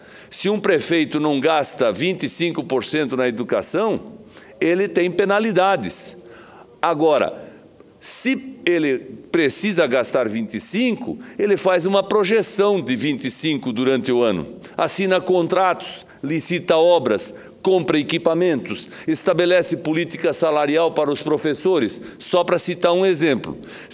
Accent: Santa Catarina, Brazil; como eu sou de Santa Catarina

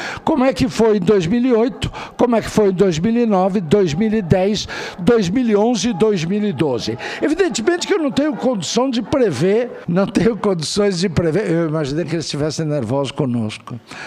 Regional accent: Brazil

